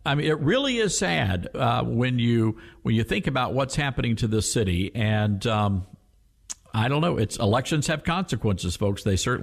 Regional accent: the South, United States; I'm not from there, you know, but as a Southerner, it was a fun place.

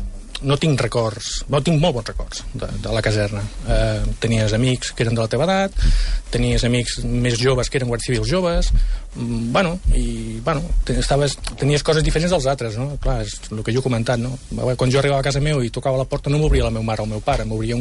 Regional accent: La Bisbal d'Empordà, Catalonia, Spain; also born or lived in Begur; jo vaig néixer a Begur i els mesos o l'any els meus pares doncs, van anar a la caserna de la Bisbal i jo vaig anar amb ells, evidentment. I després he estat sempre a la caserna de la Bisbal.

